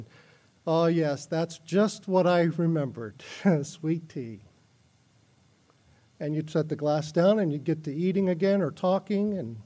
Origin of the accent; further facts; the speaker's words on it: Florida, United States; moved away; You know, I grew up in South Florida, and one of the things that my mom always did was she had a pitcher of iced tea in the refrigerator at all times.